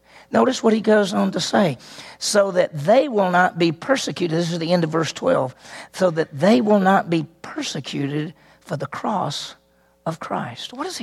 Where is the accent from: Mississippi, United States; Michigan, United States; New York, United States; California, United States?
Mississippi, United States; Listen, I grew up in Mississippi.